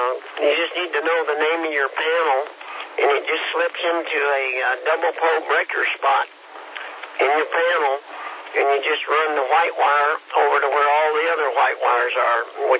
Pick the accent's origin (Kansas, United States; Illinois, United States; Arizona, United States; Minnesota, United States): Kansas, United States; No, sir. We're from Kansas, so we're a little slow.